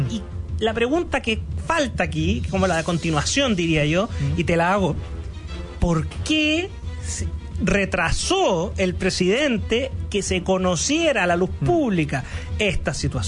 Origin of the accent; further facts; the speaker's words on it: Atacama, Chile; Mi tierra de Atacama, a la que mando un saludo, le dio un 66%